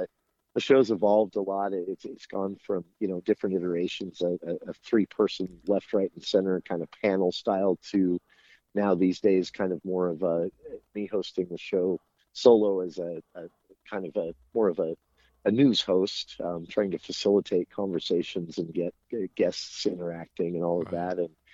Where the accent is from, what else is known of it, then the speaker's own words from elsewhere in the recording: Logan, Utah, United States; I was actually born right here in Cache Valley. I was born in Logan, Utah. I grew up here other than some time away for college and lived in another state for a bit, ended up back here.